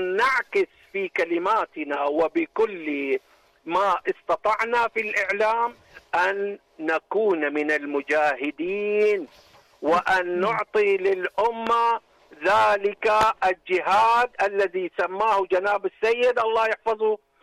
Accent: Syria; خطب عندنا في الشام

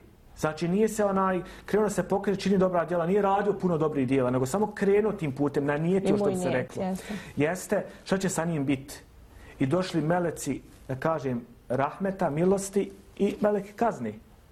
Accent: Bosnia & Herzegovina; ja sam čuo da u Turskoj, da kažem, su strožija malo pravila nego kod nas u Bosni

